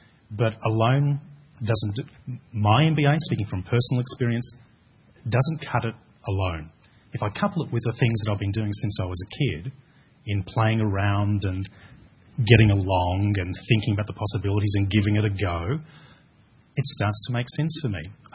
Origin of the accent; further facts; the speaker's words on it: Broadmeadows, Victoria, Australia; You know, I grew up in Broadmeadows. A great day for me was coming home and not being punched up, you know.